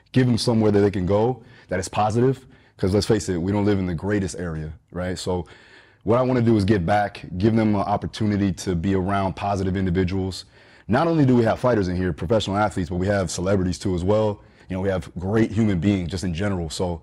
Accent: Deerfield Beach, Florida, United States; Here, Deerfield Beach, Florida, Broward County primarily, up and down Fort Lauderdale area.

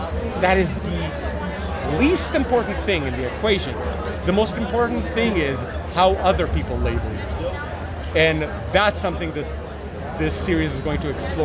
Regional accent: Israel; I'm originally from Israel. My grandparents from both sides came from Eastern Europe, from Slovakia and Poland.

